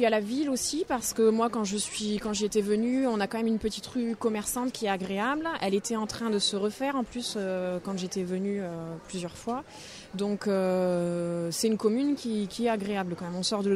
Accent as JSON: {"language": "French", "region": "Grand Est", "country": "France", "tie": "born or raised there", "moved": "yes", "said": "Je suis native de la Champagne-Ardenne, donc j'ai cherché à me déplacer dans la deuxième partie de la France, on va dire en dessous de Clermont, en dessous de Lyon."}